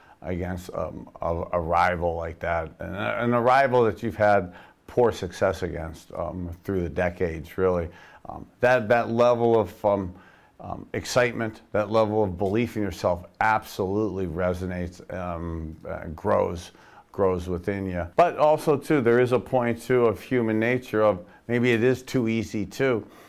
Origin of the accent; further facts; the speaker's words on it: Youngstown, Ohio, United States; as a little boy growing up in Youngstown, Ohio, where you'd go to the old Three Rivers Stadium, and the Cleveland Browns never won there.